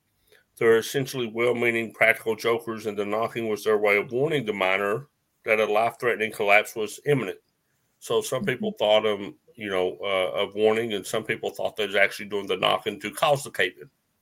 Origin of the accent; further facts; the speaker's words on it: Appalachia, United States; you know, we're both from the Appalachians